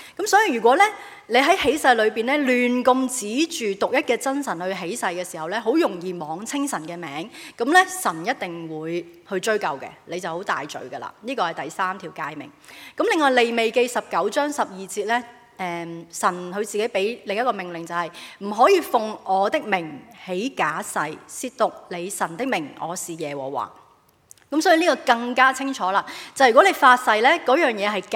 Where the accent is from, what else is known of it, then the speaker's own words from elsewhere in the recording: Hong Kong; 少个，我哋香港人冇呢个文化